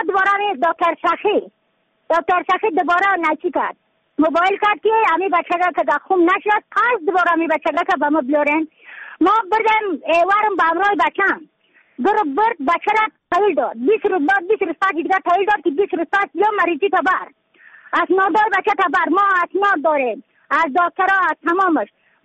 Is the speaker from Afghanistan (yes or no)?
yes; Badakhshan, Afghanistan; از بدخشان هستم، مرکز بدخشان ولسوالی اکل پایان قیره وینگ.